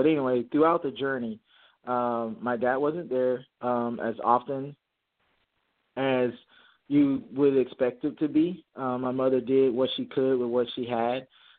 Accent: Mobile, Alabama, United States; born there; When I was born in Mobile, Alabama. So Roll Tide, for anyone's out there, the Tide fans, we got too much Bama in us.

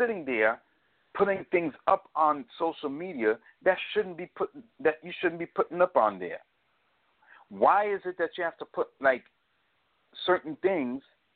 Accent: Brooklyn, New York, United States; I mean, listen, I'm from Brooklyn.

